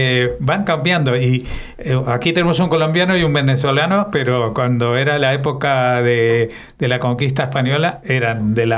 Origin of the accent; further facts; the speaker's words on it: Argentina; born there; moved away as an adult; also born or lived in Israel; Yo nací en Argentina y me fui con 18 años a vivir a Israel.